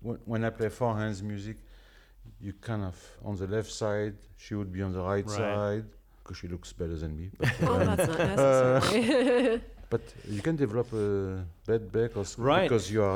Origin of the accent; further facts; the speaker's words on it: France; I'm a native from France.